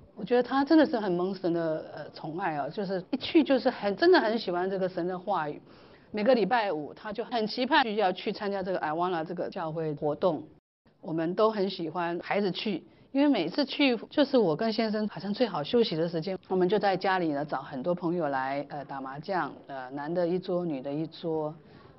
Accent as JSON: {"language": "Chinese", "country": "Taiwan", "said": "那这是我们台湾人都是就是这样子被教导啊，反正这个东西可以保护你"}